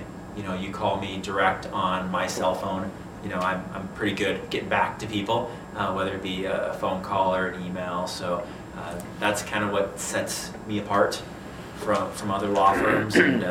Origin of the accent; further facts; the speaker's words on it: Spokane, Washington, United States; I am originally from Spokane, been here most of my life.